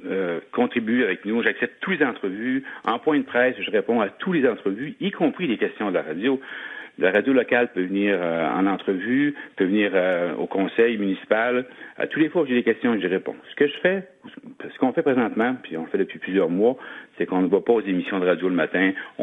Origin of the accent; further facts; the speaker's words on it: Rivière-du-Loup, Quebec, Canada; Vous savez, moi, je suis né à Rivière-du-Loup. J'ai vécu dans cette ville-là.